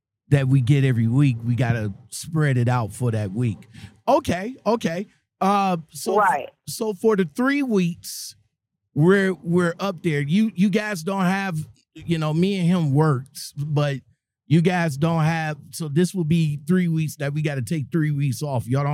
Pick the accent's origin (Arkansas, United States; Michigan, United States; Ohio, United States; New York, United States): Ohio, United States; You know we're from Ohio, right?